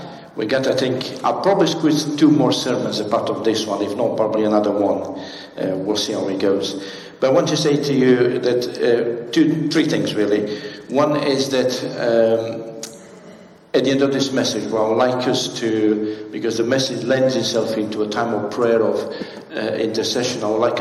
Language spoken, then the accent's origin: English; United Kingdom; I come from Mediterranean climate. But I'm not used to this. I'm British.